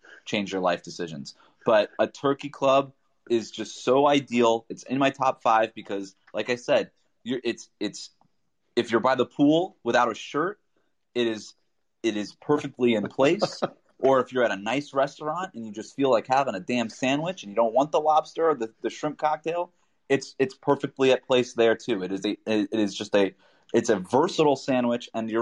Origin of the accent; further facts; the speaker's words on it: Florida, United States; So my logic here, and the reason I feel like I can cheat a little bit, is you know that I'm from South Florida.